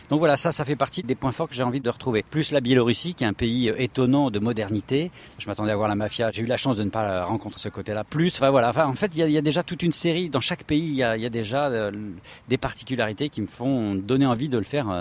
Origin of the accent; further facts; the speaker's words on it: France; même si à la base je suis français et j'ai vécu en France 33 ans